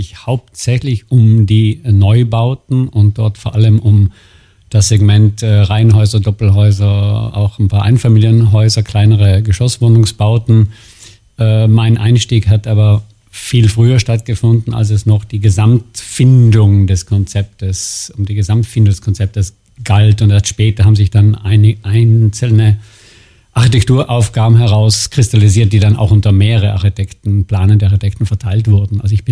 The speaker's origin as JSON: {"language": "German", "region": "South Tyrol", "country": "Italy", "said": "ich bin Südtiroler, kannte aber Belitzer Spargel"}